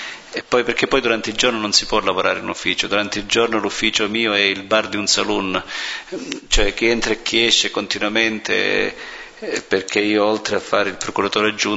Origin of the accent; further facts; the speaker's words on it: Gerace, Calabria, Italy; il mio paese è bellissimo. Il mio paese si chiama Gerace ed è bello come Todi o come Gubbio, come Assisi.